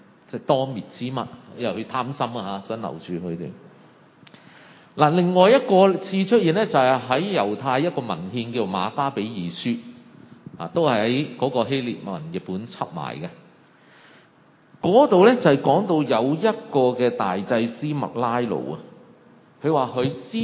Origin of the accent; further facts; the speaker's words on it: China; 我哋中國人或者我哋一般自由嘅環境長大嘅人，我哋未必有依一個嘅咁強烈嘅心。